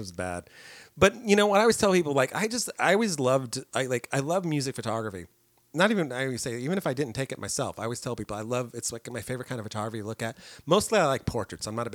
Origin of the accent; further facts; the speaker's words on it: California, United States; I grew up in the Bay Area, so I grew up looking at Rolling Stone at an early age